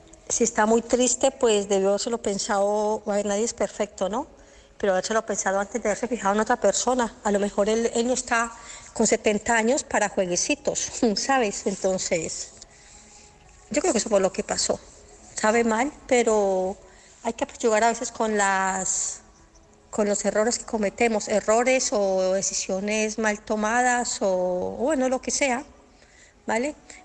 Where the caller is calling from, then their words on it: Barcelona, Catalonia, Spain; de Barcelona